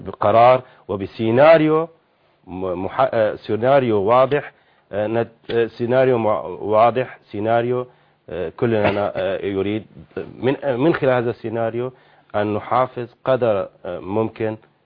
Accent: Syria; نحن سوريين ووطنيين

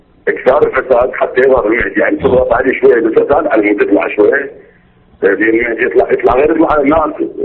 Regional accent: Iraq; أنا فني من العراق

